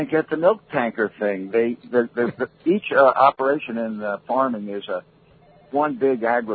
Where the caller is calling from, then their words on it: Patchogue, New York, United States; Patchogue.